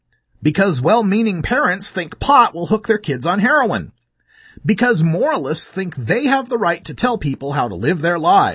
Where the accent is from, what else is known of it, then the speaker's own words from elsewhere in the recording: Portland, Oregon, United States; comes straight from my hometown of Portland, Oregon